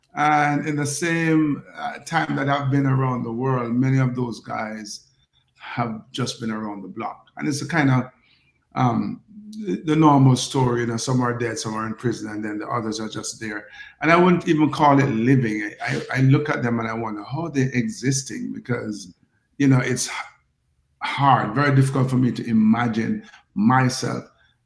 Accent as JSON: {"language": "English", "country": "Jamaica", "said": "I'm from Jamaica, man, where everybody sprints fast."}